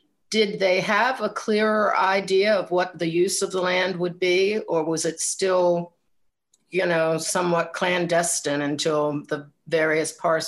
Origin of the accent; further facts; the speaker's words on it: Baltimore, Maryland, United States; now in Columbia, United States; And I live most of my life in Columbia. I grew up in Baltimore and I still love Baltimore very much, but I don't drive in there that often.